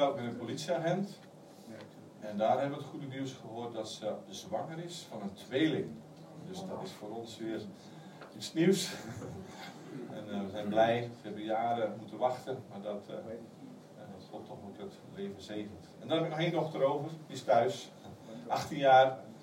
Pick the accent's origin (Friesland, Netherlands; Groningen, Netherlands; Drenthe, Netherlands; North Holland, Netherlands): Groningen, Netherlands; Delfzijl; now in Genk, Belgium; Ik kom van Genk. Oorspronkelijk kom ik van Delfzijl, Groningen. Dus dat is aan de andere kant. En bijna 30 jaar geleden heeft de Heer ons geroepen om naar België te gaan